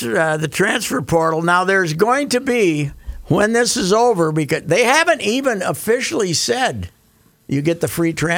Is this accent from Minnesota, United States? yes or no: yes; Minnesota, United States; We're both from Minnesota.